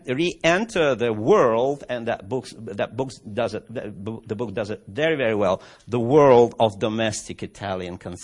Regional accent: Moscow, Russia; I had such a chair when I grew up in Moscow.

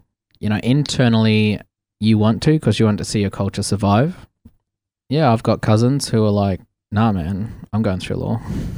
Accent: Port Hedland, Western Australia, Australia; born or raised there; also born or lived in Meekatharra

